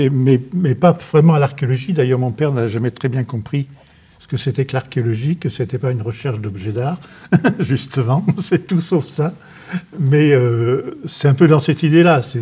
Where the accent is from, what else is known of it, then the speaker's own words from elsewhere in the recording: Rodez, Occitanie, France; also born or lived in Basque Country / Paris; dans l'environnement de ma famille, d'abord à Rodez, et puis après au Pays Basque, et après à Paris, où j'ai fait mes études.